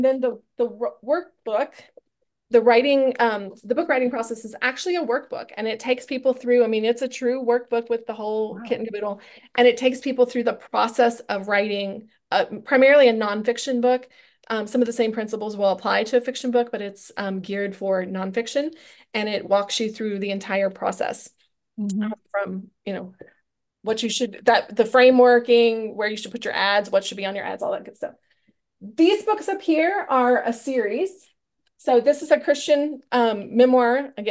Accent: San Antonio, Texas, United States; I live about an hour and a half east of Dallas. I'm from San Antonio originally, which is 5 hours south of me now

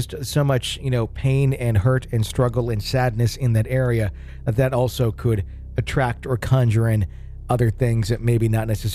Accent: the South, United States; born or raised there

